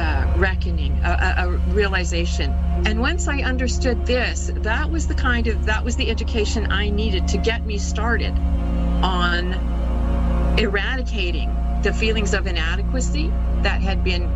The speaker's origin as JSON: {"language": "English", "region": "Alberta", "country": "Canada", "said": "I am Cree and Métis. I'm from Treaty 8 Territories, Northern Alberta, and my Métis side were from St. Albert and the Lac St. Anne settlements."}